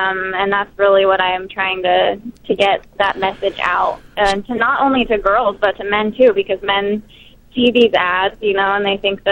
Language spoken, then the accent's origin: English; Las Vegas, Nevada, United States; I grew up in Vegas, and so I was constantly surrounded by all of the billboards